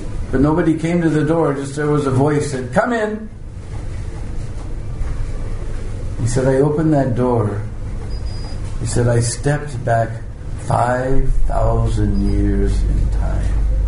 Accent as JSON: {"language": "English", "country": "United States", "said": "And I'm an American."}